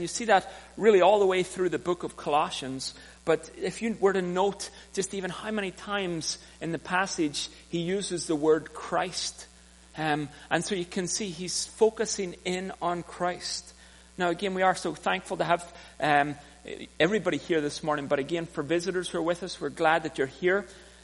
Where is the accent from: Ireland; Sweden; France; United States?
Ireland; moved away as an adult; now in Canada; I grew up in Ireland and came to Canada for the first time in 97, came for the summer, did some camps, then came back again in 98, did some more camps, back in 99, did some more camps, and then in 2000 I emigrated and came to Canada